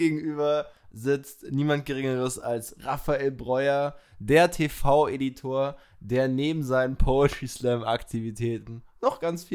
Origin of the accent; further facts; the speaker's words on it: Regensburg, Bavaria, Germany; Man kannte mich auch da, wo ich herkomme